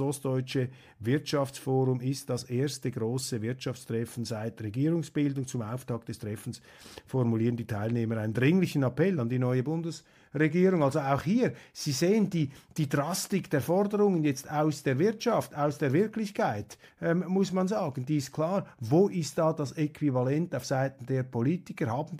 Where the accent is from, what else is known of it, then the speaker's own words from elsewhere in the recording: Switzerland; ob ich da als Schweizer zu abgehoben oder was auch immer bin